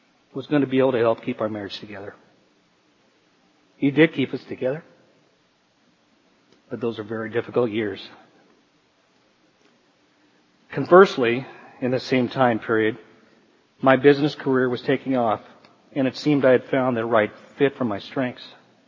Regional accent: Long Beach, California, United States; I was born in Long Beach, California, was raised there and spent the majority of my life in that area until the last few years.

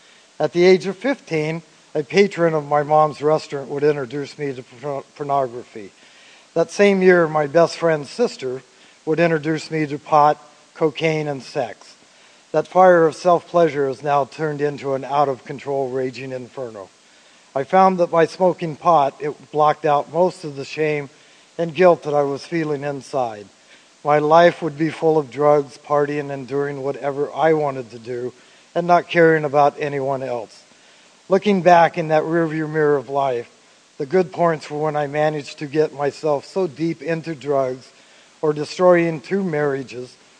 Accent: Portland, Oregon, United States; born there; I was born in Portland, Oregon, right before colored television.

